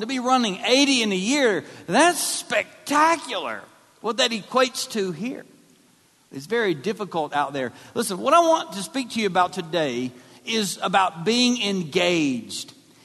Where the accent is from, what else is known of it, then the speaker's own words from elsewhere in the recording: Kentucky, United States; I'm from Kentucky. Football means chips and dip to us.